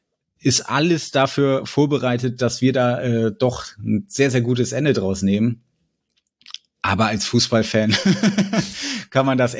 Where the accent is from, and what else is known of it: Kiel, Schleswig-Holstein, Germany